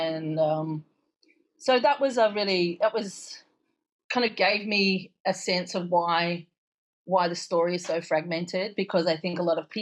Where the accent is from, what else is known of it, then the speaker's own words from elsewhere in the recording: Australia; particularly as an Australian